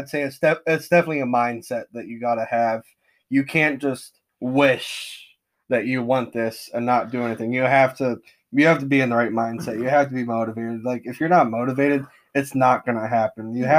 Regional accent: Hartville, Ohio, United States; I'm from Hartville, Ohio.

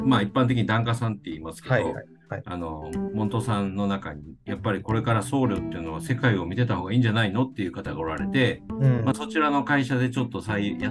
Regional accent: Shiga, Japan; 滋賀県の北部がものすごくお寺が多いです。

